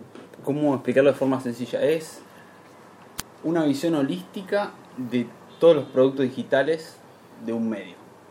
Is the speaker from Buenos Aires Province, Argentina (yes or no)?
no; Neuquén, Argentina; now in Buenos Aires, Argentina; Tengo una tradición que es siempre que estoy en un medio, menciono Neuquén.